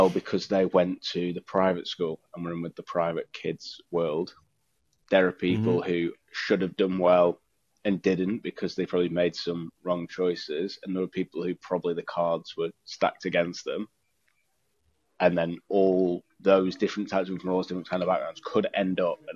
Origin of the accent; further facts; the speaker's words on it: Ilford, London, United Kingdom; To me, where's that accent from? I'm from East London. I don't even know my accent.